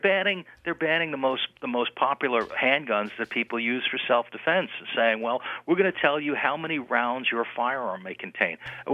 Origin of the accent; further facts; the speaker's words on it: New York, United States; I'm from New York, as you can tell.